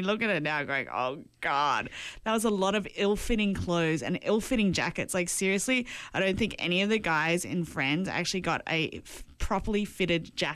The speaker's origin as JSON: {"language": "English", "country": "Australia", "said": "Australian, we had some interesting fashion."}